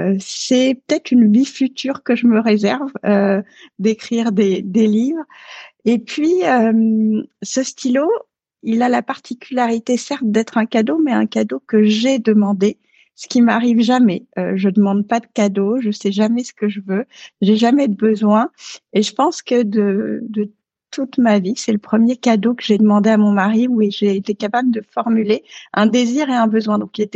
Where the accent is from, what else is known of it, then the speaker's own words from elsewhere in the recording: Dakar, Senegal; also born or lived in Paris, France / Neuilly-sur-Seine, France; Alors j'ai grandi à Dakar. Je suis née à Paris. Mes premières années étaient à Neuilly-sur-Seine, mais j'ai grandi à Dakar. Dakar, donc au Sénégal. Mes parents étaient, mon père était diplomate et ma mère l'a suivi.